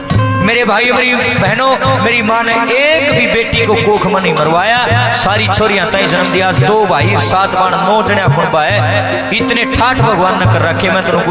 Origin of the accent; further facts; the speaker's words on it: Kagsar, Haryana, India; मेरा गांव है कागसर, जिला लाग है हिसार, और ई मरू हूं जींद में